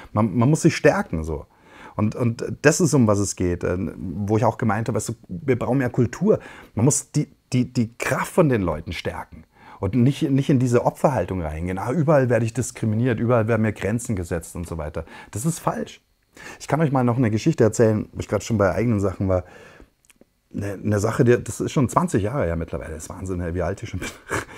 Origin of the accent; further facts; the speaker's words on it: Bavaria, Germany; ich bin aufgewachsen in Bayern. Und Bayern, sehr konservativ, ey, Strauß-Country, CSU.